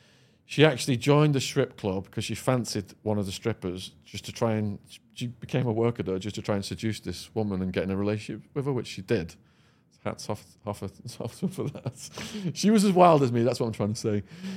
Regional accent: Widnes, North West England, United Kingdom; now in United States; So when I arrived from Widnes, Cheshire, shout out to Widnes, Cheshire, Widnes Massive, and I was talking to the Americans in my Widnesian voice

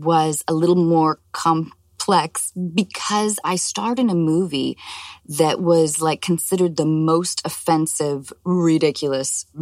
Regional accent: Washington, United States; moved away; growing up in Washington State and moving to Los Angeles, where everyone seemed just so gorgeous.

